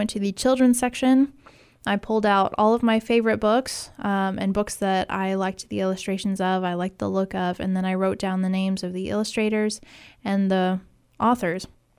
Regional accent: Lithuania; English is a second language; I'm from Lithuania.

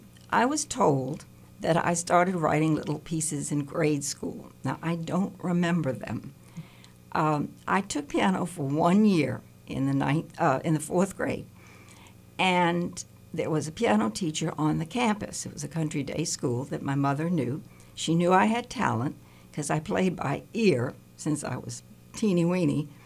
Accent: New Orleans, Louisiana, United States; That, I'm from New Orleans, born and raised.

